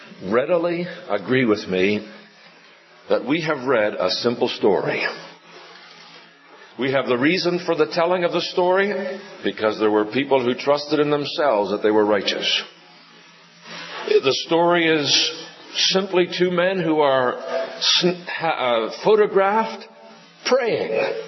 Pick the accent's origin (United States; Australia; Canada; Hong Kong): Canada; Moncton, New Brunswick; My early impressions of God and of things related to God were formulated in the Maritime provinces, born and raised in Moncton, New Brunswick.